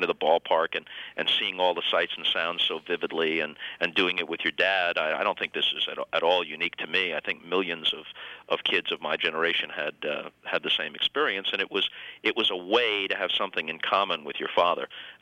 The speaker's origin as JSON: {"language": "English", "region": "New York", "country": "United States", "tie": "born or raised there", "said": "I grew up in New York in the 50s. It was a hotbed of baseball."}